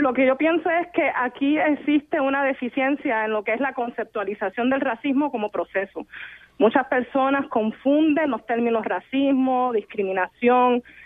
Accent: United States; now in Canada; yo me crié en los Estados Unidos

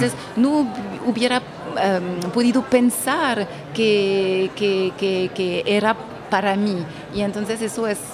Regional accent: France; now in Montreal, Canada; Yo vengo de Francia y hace 7 años que vivo aquí en Montreal.

